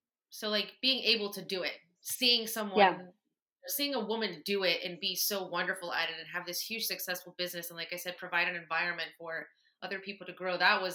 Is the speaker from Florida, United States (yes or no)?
yes; Lakeland, Florida, United States; I was raised here in Lakeland, so I've always been around these people.